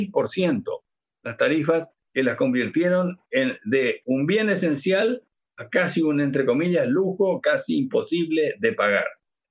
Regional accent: Argentina; Fíjese que en mi país, en Argentina

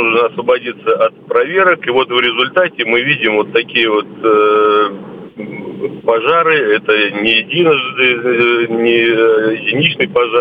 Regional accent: Saint Petersburg, Russia; я из Санкт-Петербурга.

